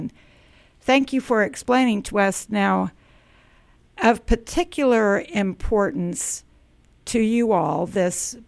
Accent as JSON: {"language": "English", "region": "Kansas", "country": "United States", "said": "I'm from Kansas, so I'm not going to pretend to know what laws you've passed."}